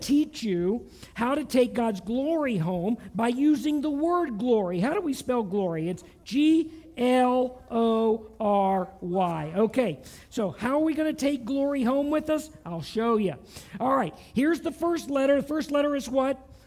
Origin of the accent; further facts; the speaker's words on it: the South, United States; It sounds funny because I'm from the South.